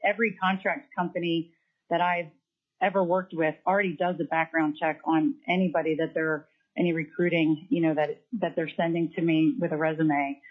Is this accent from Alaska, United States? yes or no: yes; Ketchikan, Alaska, United States; I'm from Ketchikan, Alaska. I am a physical therapist, PT practice owner, and I've lived in Ketchikan since 1995.